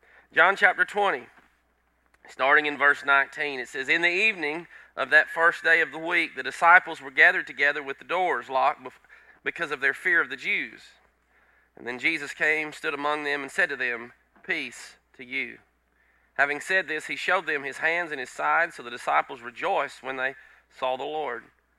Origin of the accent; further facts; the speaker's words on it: Texas, United States; also born or lived in Tennessee; I grew up in Texas, and I didn't have any allergies. And then I moved to Tennessee, and it was nothing but a dust bowl.